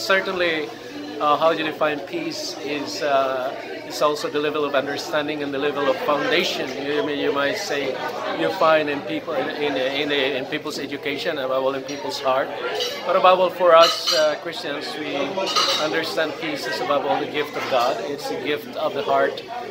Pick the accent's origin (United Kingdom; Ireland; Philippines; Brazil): Philippines; now in New York, United States; I am from the Philippines originally. I'm here in New York as the permanent observer of the Holy See to the United Nations.